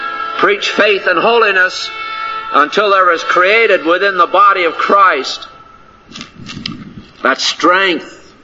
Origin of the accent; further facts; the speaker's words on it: Connecticut, United States; also born or lived in Maine / Rochester, New York; I was born in Maine, spent my early years in Connecticut. And I've been in some cold weather. I spent 7 years in Rochester, New York when I was going to college.